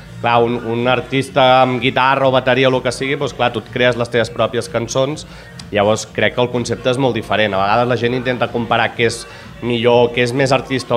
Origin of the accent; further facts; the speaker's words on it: Sabadell, Catalonia, Spain; Jo, doncs de l'any 85, bueno, doncs soc de Sabadell de tota la vida